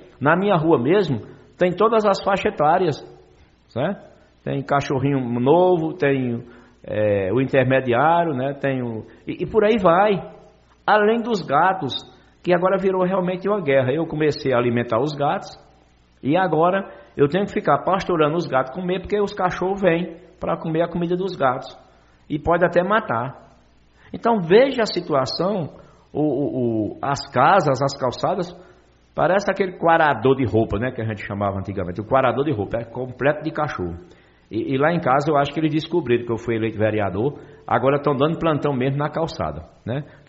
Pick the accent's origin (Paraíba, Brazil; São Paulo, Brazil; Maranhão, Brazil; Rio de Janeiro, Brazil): Paraíba, Brazil; Patos; E nós moramos em Patos. Nós, servidores públicos, somos de Patos. Nós somos essa sociedade. Nós somos esse povo.